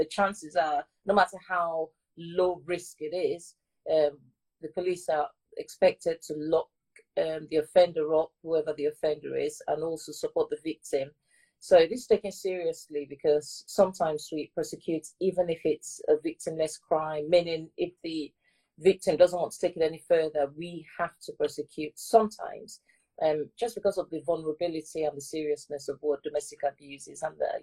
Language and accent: English; Delta, Nigeria; I'm actually originally from Delta State, and my husband is from Enugu State. So the Igbo you heard me speaking, I had to learn it.